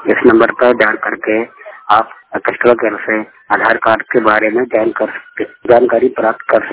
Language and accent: Hindi; Delhi, India; मैं गणेश नगर दिल्ली का रहने वाला हूँ।